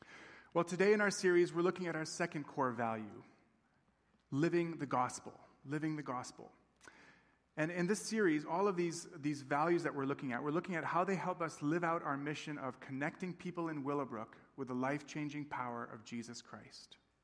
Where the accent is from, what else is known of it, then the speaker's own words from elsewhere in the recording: Tanzania; Some of you may know that I grew up in Tanzania in East Africa.